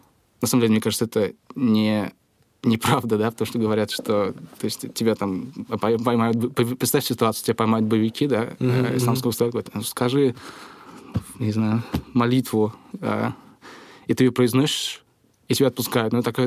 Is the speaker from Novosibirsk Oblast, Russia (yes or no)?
no; Moscow, Russia; я вырос там в Чертаново, да, и... То есть моя семья довольно интеллигентная, то есть папа там программист, мама учитель.